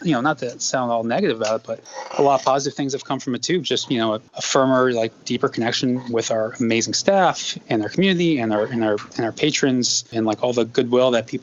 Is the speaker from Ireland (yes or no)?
no; Northampton, Massachusetts, United States; We're from Northampton, and it's almost feels like Amherst at the time when we were kids was like never land over there.